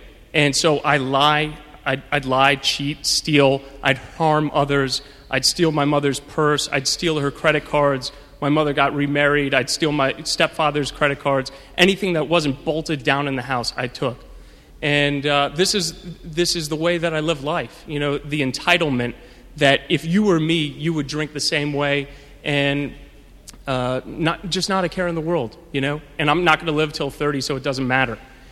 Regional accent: New York City, New York, United States; also born or lived in Virginia; I was born in Virginia, but grew up here in New York City.

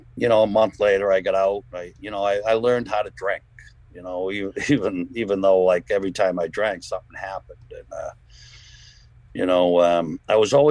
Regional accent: Danvers, Massachusetts, United States; And I grew up in Danvers, and there used to be a lot of package stores and a lot of bars in Danvers Square.

